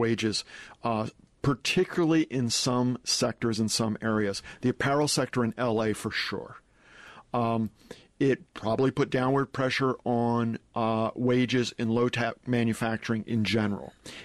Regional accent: Texas, United States; I'm originally from Texas, and I grew up bordering Mexico.

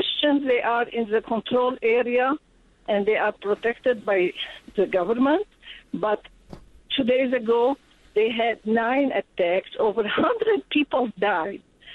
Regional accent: Aleppo, Aleppo Governorate, Syria; now in United States; I'm American Syrian from Aleppo, Syria, and right now I have family over here.

